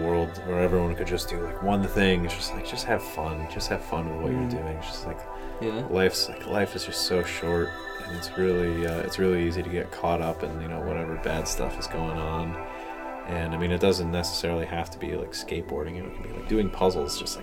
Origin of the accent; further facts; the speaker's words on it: Syracuse, New York, United States; Born and raised in Syracuse. I lived here till I was 18, went to high school.